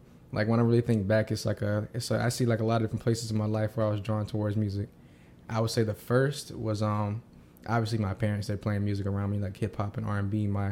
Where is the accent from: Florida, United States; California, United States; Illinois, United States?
Florida, United States; Tampa; Here. Born and raised.